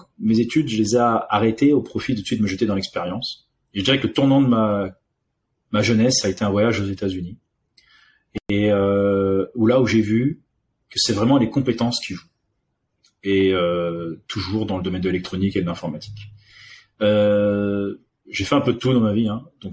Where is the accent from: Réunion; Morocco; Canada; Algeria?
Réunion; also born or lived in France; Je suis né en France, mais j'ai grandi à l'île de la Réunion. Mon père est indien et ma mère est perse.